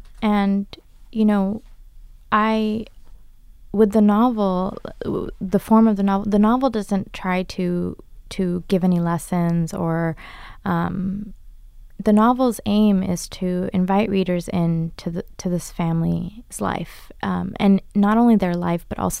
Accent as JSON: {"language": "English", "region": "California", "country": "United States", "tie": "born or raised there", "said": "I grew up in the Bay Area."}